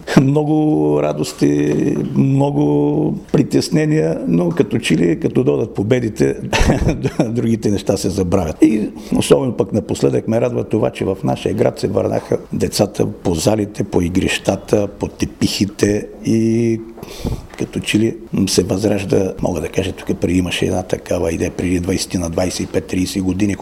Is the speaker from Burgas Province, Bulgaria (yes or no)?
no; Kazanlak, Stara Zagora Province, Bulgaria; понеже идвам от Казанлък